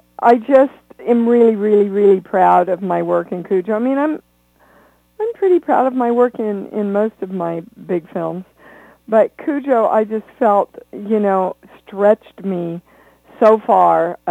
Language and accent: English; Kansas City, Kansas, United States; moved away as an adult; also born or lived in New York, United States; I had never been out of Kansas. I'm from Kansas City, Kansas.